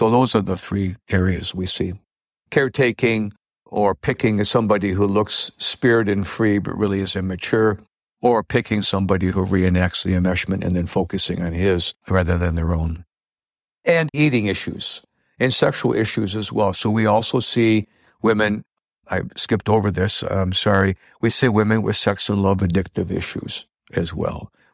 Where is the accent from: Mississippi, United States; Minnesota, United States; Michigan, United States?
Michigan, United States; I'm from Michigan, and we worked out at a children's hospital in Detroit